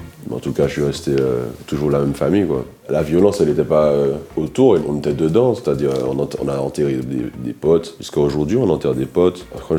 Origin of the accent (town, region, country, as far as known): Martinique, France; born or raised there